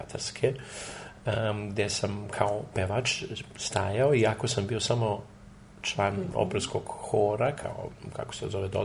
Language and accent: Serbian; Belgrade, Serbia; born there; also born or lived in Germany; ali sam rođen u Beogradu i mora se uvek napisati da sam možda nemački tenor sa srpskog porekla.